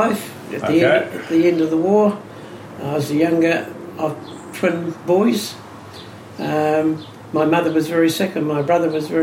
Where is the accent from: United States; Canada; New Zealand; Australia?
New Zealand; New Plymouth, Taranaki; I grew up in New Plymouth.